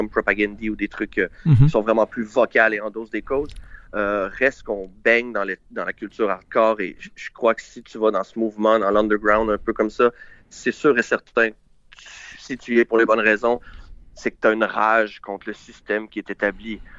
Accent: Orsainville, Quebec, Canada; Moi, je viens d'une petite banlieue de Québec qui s'appelle Orsainville. Je croyais jamais partir de mon garage d'Orsainville et vivre ça.

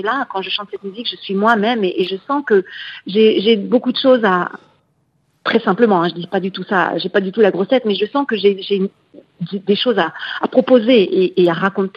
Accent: France; Mais en tant que Française, je crois que c'est très difficile.

